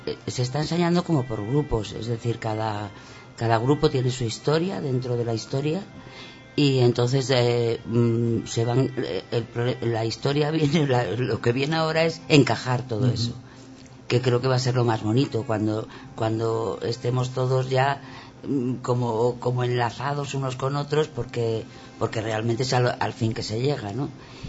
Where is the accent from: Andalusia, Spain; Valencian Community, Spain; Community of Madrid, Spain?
Community of Madrid, Spain; Madrid; Creo que es con otra niña que de las Danaides, que también es de Madrid, creo que somos las únicas que no somos extremeñas